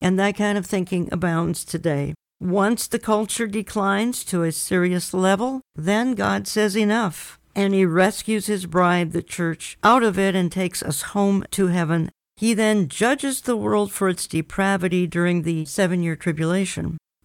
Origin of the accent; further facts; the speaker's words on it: Minneapolis, Minnesota, United States; since Minneapolis is my hometown, I recognize lawlessness.